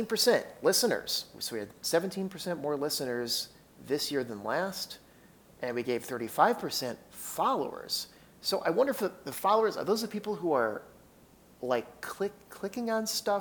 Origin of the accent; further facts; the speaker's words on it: United States; That's because other people are not like us Americans. I mean, well, I'm the American at this point.